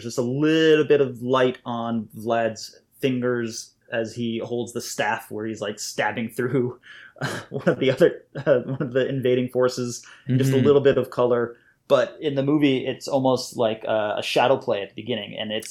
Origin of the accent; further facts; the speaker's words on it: Malaysia; one of the houses when I grew up in Malaysia, the top floor was just one long room.